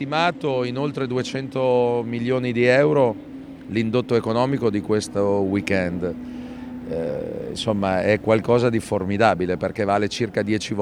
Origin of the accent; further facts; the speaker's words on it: Campogalliano, Emilia-Romagna, Italy; non devo dire che vengo da Modena o da Campo Gagliano